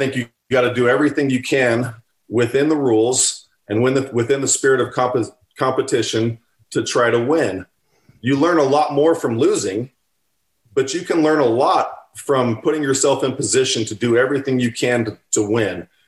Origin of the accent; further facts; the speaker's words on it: Arizona, United States; also born or lived in Texas; We're an Arizona family. … are an Arizona family. My mom's. And I was born in Texas while Danny was playing for the Cowboys.